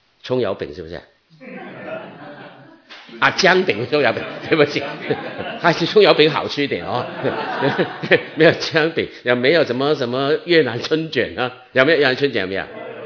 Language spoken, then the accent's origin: Chinese; Guangdong, China; moved away; 我们广东那边说爱人的哦，特别我们广东人更加什么？更加含蓄